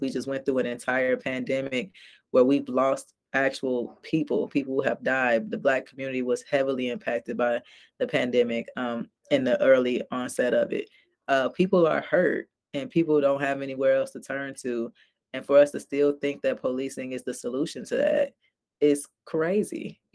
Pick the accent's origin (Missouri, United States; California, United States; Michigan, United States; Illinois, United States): Illinois, United States; Chicago; From when I was growing up in North Lawndale to today, my neighborhood looks worse, actually.